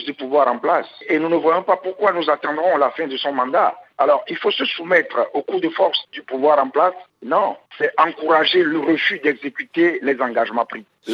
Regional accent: Togo; Nous sommes des Togolais, nous voulons ressembler aux autres peuples.

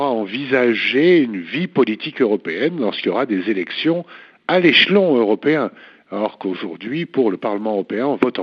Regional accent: France; je suis Français moi-même

